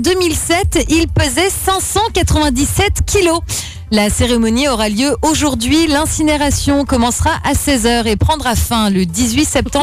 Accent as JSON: {"language": "French", "country": "France", "said": "même si c'était chez nous en France"}